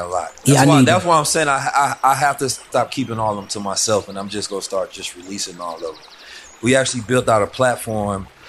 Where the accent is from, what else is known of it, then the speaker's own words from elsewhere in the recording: St. Louis, Missouri, United States; Growing up in St. Louis, I've lost more friends than I have out there.